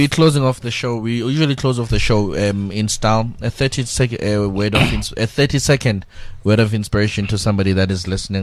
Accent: Benoni, Gauteng, South Africa; I'm from Benoni.

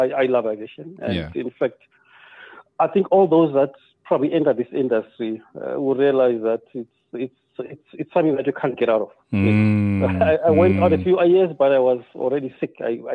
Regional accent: Chitungwiza, Harare, Zimbabwe; also born or lived in Mufakose; Well, I was born in Mfakwase, one of the townships in Harare.

